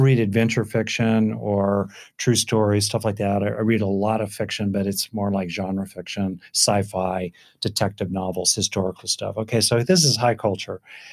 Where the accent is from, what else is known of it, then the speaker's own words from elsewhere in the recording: California, United States; I grew up in Southern California.